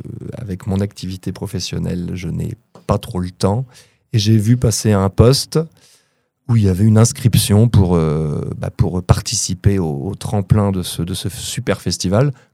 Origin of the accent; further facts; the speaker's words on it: Poitiers, Nouvelle-Aquitaine, France; Donc oui, je suis natif de Poitiers, alors qu'il n'est déjà pas une capitale mondiale, qui est déjà la campagne pour beaucoup. Et je travaille et vis dans le monde agricole, dans un petit bled dans le 86 qui s'appelle Verrières.